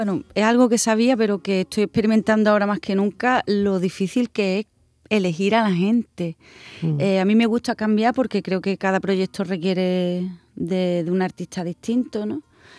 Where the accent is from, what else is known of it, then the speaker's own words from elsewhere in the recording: Jimena de la Frontera, Andalusia, Spain; yo soy de Jimena de la Frontera, un pueblo de la Serranía de Cádiz, muy bonito, por cierto.